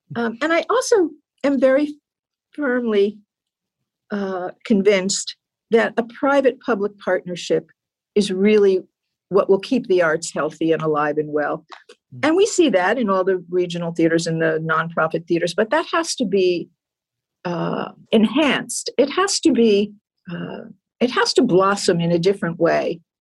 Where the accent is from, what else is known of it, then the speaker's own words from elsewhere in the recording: New Jersey, United States; I found at a young age, I grew up in New Jersey, and my parents loved musical theater